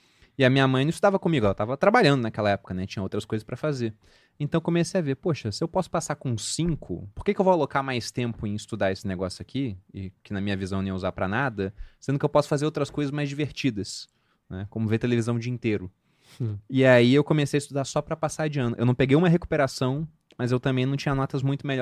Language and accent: Portuguese; Taubaté, São Paulo, Brazil; also born or lived in Cabo Frio; Eu nasci, na verdade, em Cabo Frio, mas saí de lá com menos de um ano, porque o meu pai era piloto de helicóptero e a base ficava em Taubaté, a base de aviação do Exército.